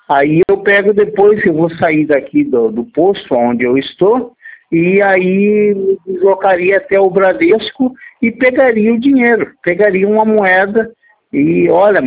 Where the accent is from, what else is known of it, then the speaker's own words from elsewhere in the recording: Rio Grande do Sul, Brazil; Eu sou gaúcho e tauro-guapo.